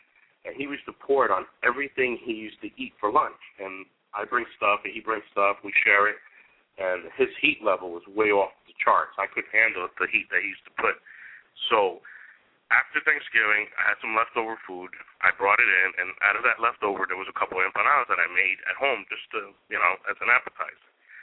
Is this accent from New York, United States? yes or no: no; Newark, New Jersey, United States; I'm Puerto Rican, born and raised in Newark, New Jersey. But you know, my parents are Puerto Rican. But I kind of got raised with Cubans, so you know I'm all over the place.